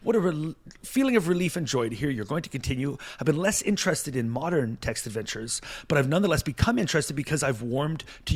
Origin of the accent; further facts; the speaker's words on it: Canada; I'm a Canadian. I feel bad even if I don't know the person.